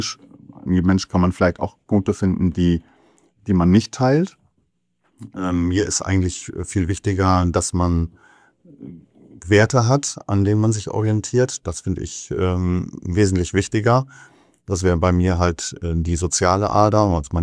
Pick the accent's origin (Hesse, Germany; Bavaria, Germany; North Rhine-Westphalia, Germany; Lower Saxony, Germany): Lower Saxony, Germany; Ringe; now in Emlichheim, Germany; Ich wohne seit etwas mehr als 10 Jahren mittlerweile in Emlichheim. Gebürtig bin ich aus der Gemeinde Ringe. Bin dort aufgewachsen.